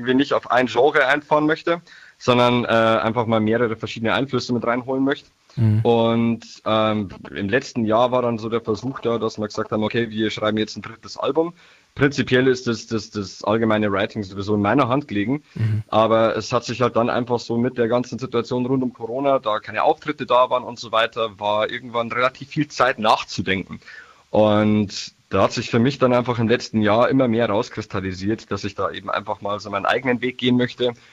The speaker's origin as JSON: {"language": "German", "town": "Niedertaufkirchen", "region": "Bavaria", "country": "Germany", "said": "Ich bin aus dem Landkreis Mühldorf, genauer Niedetorfkirchen."}